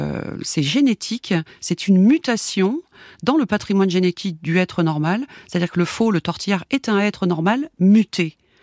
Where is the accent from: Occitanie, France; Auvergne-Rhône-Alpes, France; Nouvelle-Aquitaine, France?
Auvergne-Rhône-Alpes, France; puisque je suis auvergnate. Et il y en a chez moi en Auvergne